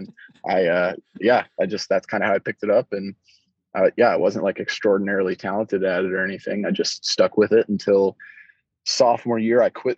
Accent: Acworth, Georgia, United States; I'm originally from Ackworth, Georgia, which is just outside. Everybody says Atlanta. I'm from Atlanta, Georgia, but I'm outside of Atlanta, basically.

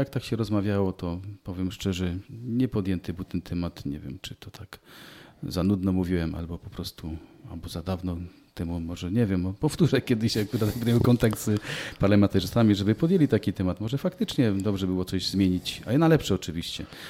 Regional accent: Silesian Voivodeship, Poland; Ja w ogóle jestem takim typowym hanysem

